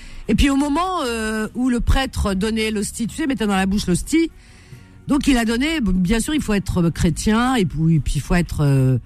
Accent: Cherchell, Tipaza Province, Algeria; born there; Enfin, moi, je suis né en Algérie aussi, mais pas à Oran.

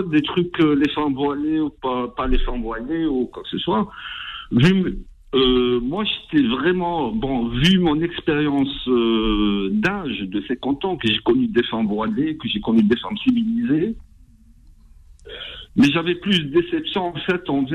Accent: Algeria; Malheureusement, je ne les ai pas en tant qu'Algérien.

